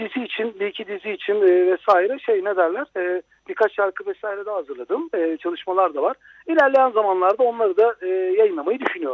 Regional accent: Istanbul, Turkey; born there; Tabii İstanbul'da doğdum ve makine mühendisliği okudum.

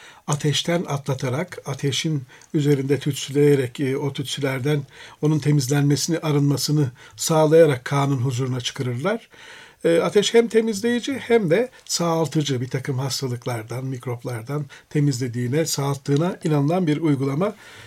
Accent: Aegean Region, Turkey; Ben Ege'liyim, Kuzey Ege'de Nevruz demeyiz biz mesela, Mart 9'u deriz.

